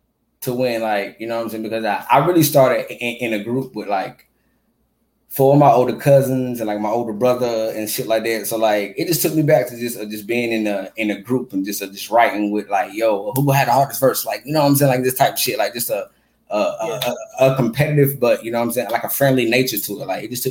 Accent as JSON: {"language": "English", "town": "Graham", "region": "South Carolina", "country": "United States", "said": "But shit, I'm from Graham, South Carolina. I've been here a good portion of my life, you know. It's a little portion up here, upstate of South Carolina."}